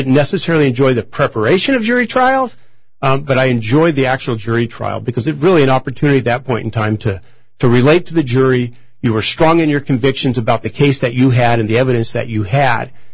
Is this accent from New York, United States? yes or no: no; Waterville, Washington, United States; I returned to my hometown of Waterville, opened up a small practice